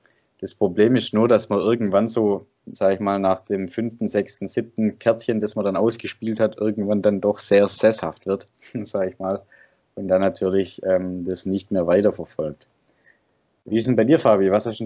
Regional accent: Stuttgart, Baden-Württemberg, Germany; ich komme ja aus Stuttgart

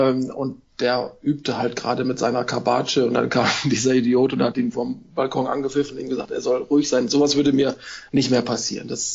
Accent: North Rhine-Westphalia, Germany; Ich bin eigentlich Westfale und tue mich insofern ein bisschen schwer, hier manchmal die Leute zu verstehen und versuche auch gar nicht erst so, wie die Leute hier zu reden.

